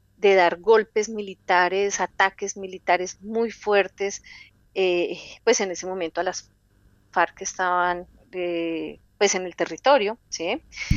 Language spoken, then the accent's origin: Spanish; Colombia; no logramos vernos como colombianos.